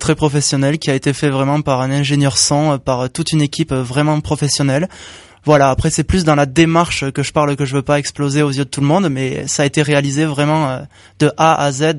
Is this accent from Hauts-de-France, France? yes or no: no; Decazeville, Occitanie, France; je suis originaire de Decazeville.